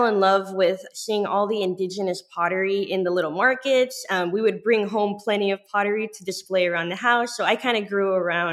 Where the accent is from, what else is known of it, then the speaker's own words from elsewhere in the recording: California, United States; now in Stockton, United States; So I came in Stockton about 5 years ago, and I came from the Bay Area.